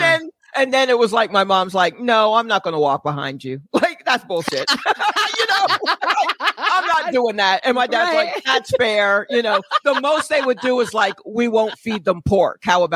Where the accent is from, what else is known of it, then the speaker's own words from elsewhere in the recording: Brooklyn, New York, United States; now in Atlanta, United States; Well, I'm from Brooklyn and then I moved to Atlanta. I'm just a regular garden variety African-American.